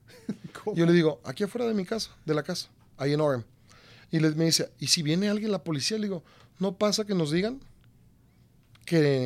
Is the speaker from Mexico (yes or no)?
yes; Los Mochis, Sinaloa, Mexico; also born or lived in California, United States; decido irme para el lado de Sinaloa, de donde soy yo, de Los Mochis, Sinaloa.